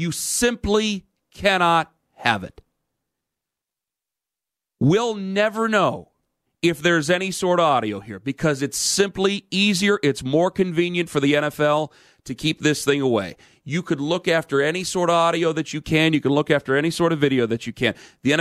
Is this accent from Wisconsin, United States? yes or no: no; Cleveland, Ohio, United States; just because I'm from Cleveland.